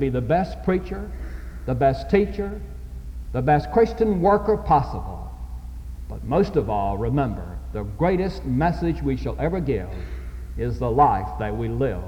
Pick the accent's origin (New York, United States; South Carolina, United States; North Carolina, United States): North Carolina, United States; Goldsboro; I'd been to Goldsboro, my hometown, to visit with my parents and my wife's parents for a couple of days.